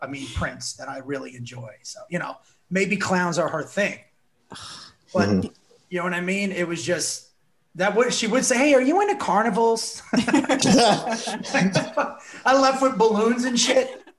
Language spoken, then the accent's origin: English; New Jersey, United States; also born or lived in South Florida; I grew up in North Jersey and then went to high school in South Florida.